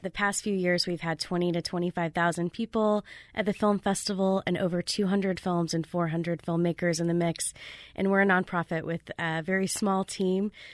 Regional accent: Texas, United States; I am not a New Orleanian. I grew up in East Texas, and my family is from Eunice, Louisiana, if you know where that is.

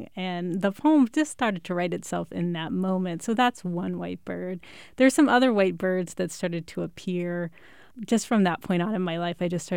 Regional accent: Virginia, United States; also born or lived in Texas; I did, yes. Well, I grew up in Texas first, and then we moved to Virginia when I was a little bit older.

